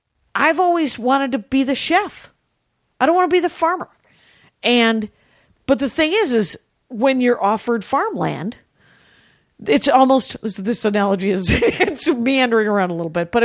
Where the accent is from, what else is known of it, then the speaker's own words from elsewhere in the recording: Wisconsin, United States; I'm from Wisconsin.